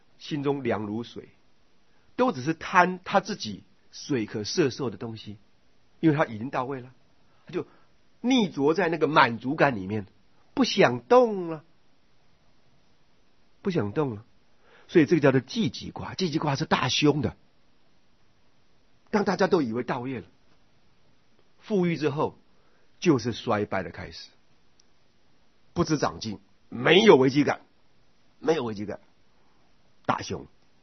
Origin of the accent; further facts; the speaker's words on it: China; 不要说我们中国人自己啊，外人都说我们中国人呢